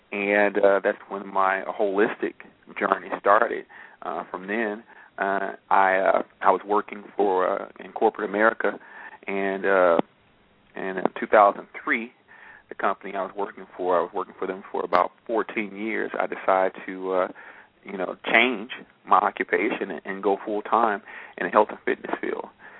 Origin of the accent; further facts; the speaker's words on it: Chicago, Illinois, United States; also born or lived in Montana; I was born in Montana, though. A lot of people don't know that. I was there as a little child for a little bit, moved around a little bit. Dad was in the Air Force. I ended up in Chicago, living on the west side of town.